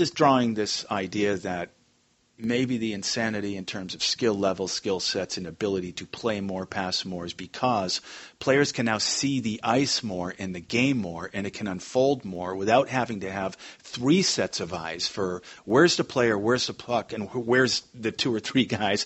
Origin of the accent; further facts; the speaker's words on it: Boston, Massachusetts, United States; Because when I was a kid growing up in Boston, we did hit those temperatures in the winter.